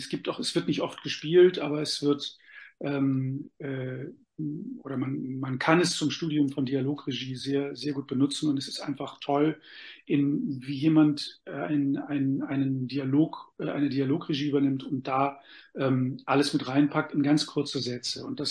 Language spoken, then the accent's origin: German; Northern Germany, Germany; dass ich Norddeutscher bin. Norddeutschen zu begeistern ist ohnehin sehr schwer, aber ich komme aus dem Süden von Norddeutschland